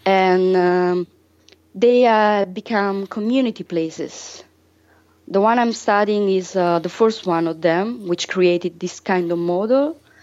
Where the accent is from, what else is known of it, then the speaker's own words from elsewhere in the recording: Southern Italy, Italy; we're Southern, you know, we come from the South.